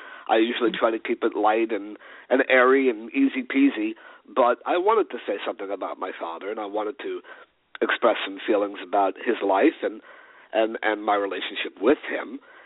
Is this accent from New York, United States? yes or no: yes; New York, United States; But I'm a New Yorker and I'm an Upper West Sider